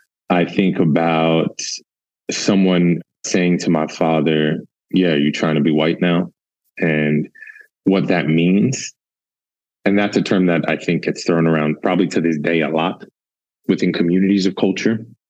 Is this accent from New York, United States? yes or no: yes; New York City, New York, United States; It helps that I grew up in New York, Queens specifically, because I had the Dominican food made by Dominicans.